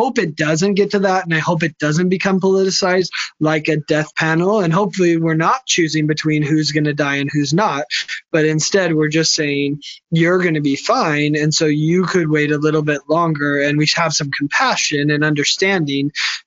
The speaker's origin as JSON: {"language": "English", "country": "United States", "said": "I think the fear as an American, and this is kind of a touchy subject"}